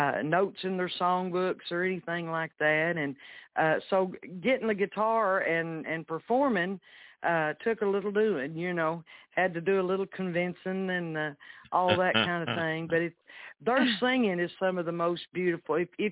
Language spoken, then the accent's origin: English; Middlesboro, Kentucky, United States; Oh, well, I am from Kentucky. It's in Middlesboro, Kentucky, and I'm right on the line, as we talked about earlier, about a mile from the Virginia line and the Kentucky line.